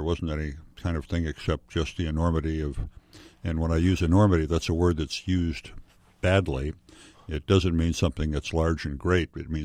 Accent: Chicago, Illinois, United States; I'm from Chicago area.

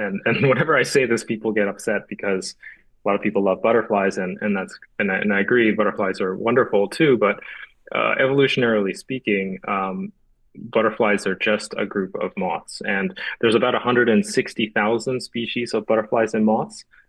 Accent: Japan; So I grew up in Japan. When I was a little kid, I used to collect insects

